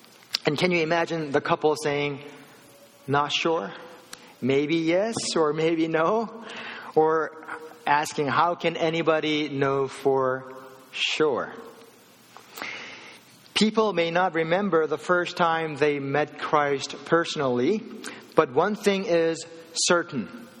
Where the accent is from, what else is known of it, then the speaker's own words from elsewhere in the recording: United States; because I grew up here in the States and she grew up in South Korea.